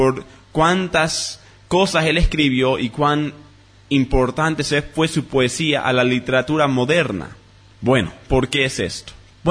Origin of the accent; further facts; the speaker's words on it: Bolivia; nos importa mucho a nosotros como bolivianos, nos importa mucho a nosotros como evangélicos